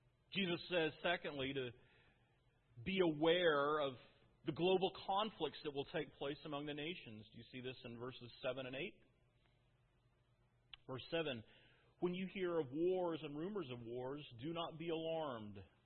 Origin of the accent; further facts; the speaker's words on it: Oklahoma, United States; I grew up in Oklahoma in a trailer house.